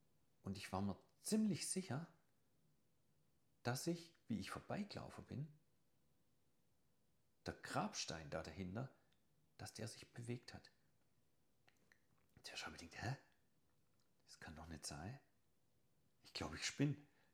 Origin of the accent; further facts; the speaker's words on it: Baden-Württemberg, Germany; in dem Dorf, wo ich aufgewachsen bin, früher auf der Schwäbischen Alb